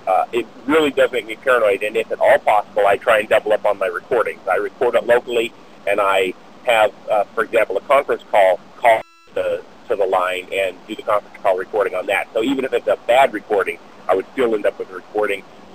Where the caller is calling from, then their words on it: Wasilla, Alaska, United States; On this, I'm driving from Wasilla, Alaska, into Anchorage, Alaska.